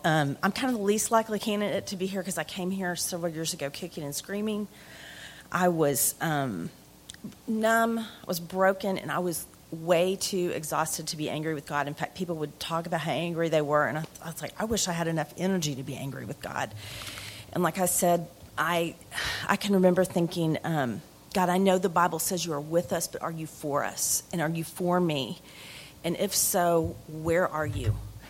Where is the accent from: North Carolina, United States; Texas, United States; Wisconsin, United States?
Texas, United States; Dallas; I grew up here in Dallas